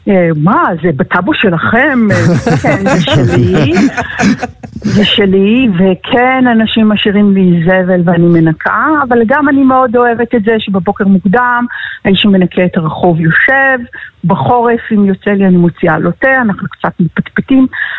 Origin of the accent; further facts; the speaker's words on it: Tel Aviv, Tel Aviv District, Israel; אני גדלתי בתל אביב, ותל אביב שבראש שלי בוודאי לא תל אביב שנמצאת עכשיו, כי אני הכרתי את כל השכנים שלי, ואבא שלי עדיין גר בתל אביב